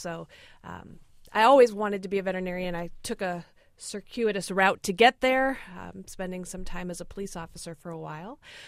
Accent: DeKalb, Illinois, United States; I remember growing up in DeKalb, Illinois, and making the 3-hour drive to come to open house.

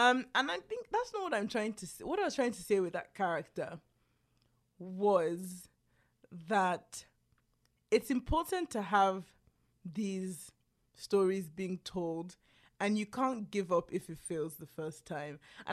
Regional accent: Nigeria; now in United States; I say this sitting from America, but like, just as a Nigerian, I feel like we can't stop at the first attempt.

